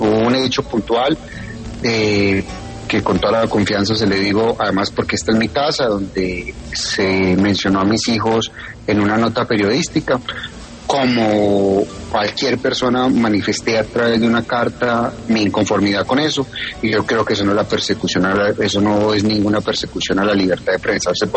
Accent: Medellín, Antioquia, Colombia; los dos somos de Medellín, los dos somos antioqueños

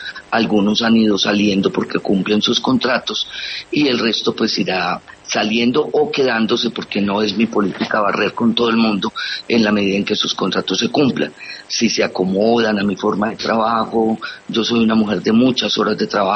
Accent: Colombia; es mi responsabilidad como ciudadana colombiana

